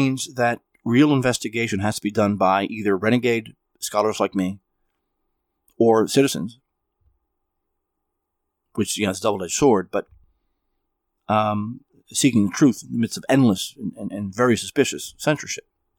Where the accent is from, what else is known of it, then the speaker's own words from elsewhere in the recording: New Jersey, United States; I'm from New Jersey. We were over in Manhattan many, many, many times when I was growing up.